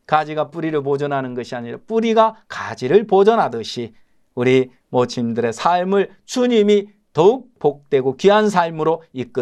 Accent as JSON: {"language": "Korean", "country": "South Korea", "said": "저 한국 사람이에요."}